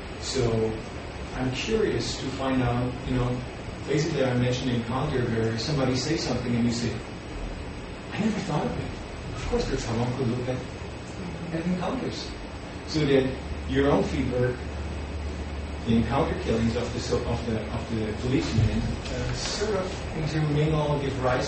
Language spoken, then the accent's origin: English; Germany; English is a second language; When I was a little child and growing up in Germany, I remember